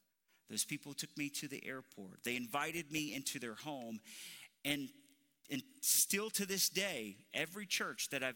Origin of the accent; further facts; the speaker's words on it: Alabama, United States; I'm from Alabama.